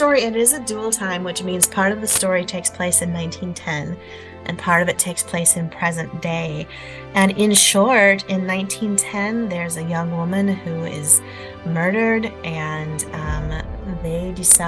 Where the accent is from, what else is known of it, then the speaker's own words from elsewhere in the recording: Midwest, United States; growing up in the Midwest myself, growing up in farmland and woods and cornfields, I used to play hide and seek in the cornfields when I was a kid.